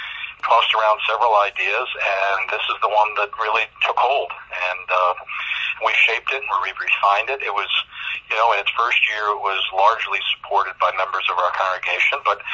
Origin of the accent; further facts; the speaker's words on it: Connecticut, United States; I grew up in Connecticut, so I know.